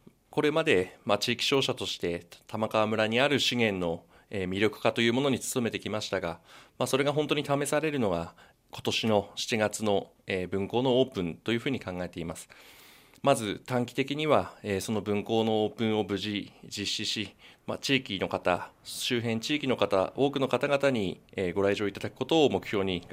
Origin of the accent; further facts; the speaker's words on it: Yamagata, Japan; 私自身山形県の出身なんですけれども、非常に似た印象を持ったというのが正直なところでございます。